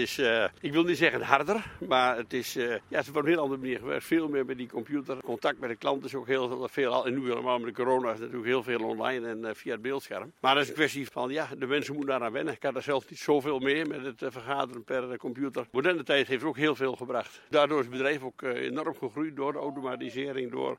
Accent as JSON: {"language": "Dutch", "region": "Overijssel", "country": "Netherlands", "lives_now": "Friesland, Netherlands", "said": "Maar ik ben een tukker, hè?"}